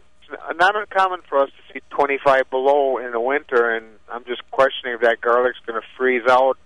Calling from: Rosholt, Wisconsin, United States; I'm calling you from Rosholt, Wisconsin, central Wisconsin.

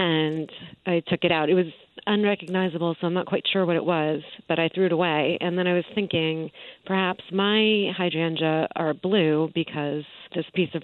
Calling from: Newark, Delaware, United States; I'm calling from Newark, Delaware.

